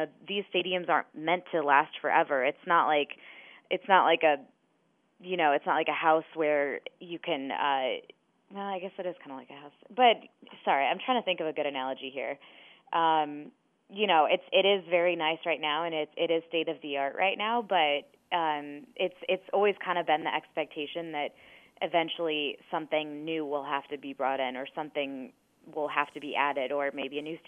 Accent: Midwest, United States; I'm from the Midwest, but I don't like to be outside when it's this cold out.

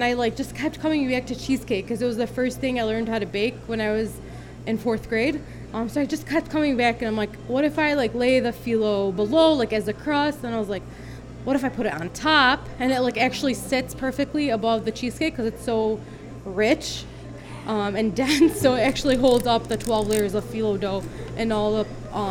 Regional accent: United States; And as an American Muslim, I didn't know how to react and I didn't know how to respond

